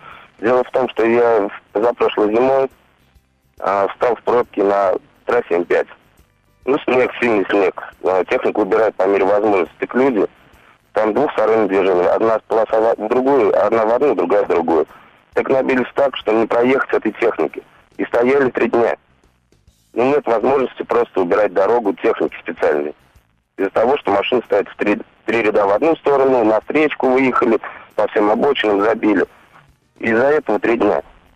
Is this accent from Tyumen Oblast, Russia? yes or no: yes; Tyumen, Tyumen Oblast, Russia; я из Тюмени.